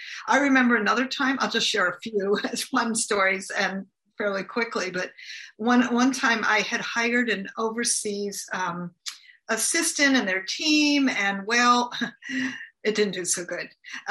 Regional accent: United States; So I'm from the United States.

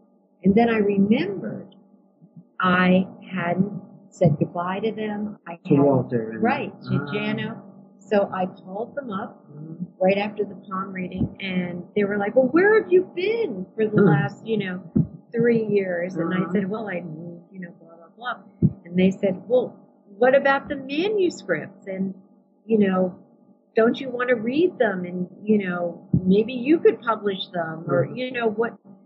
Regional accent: Connecticut, United States; Where are you from?" And I said, "I'm from Connecticut."

